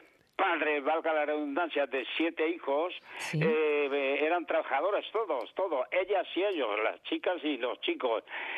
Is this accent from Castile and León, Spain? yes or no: no; Andalusia, Spain; quizás exageradamente, como buen andaluz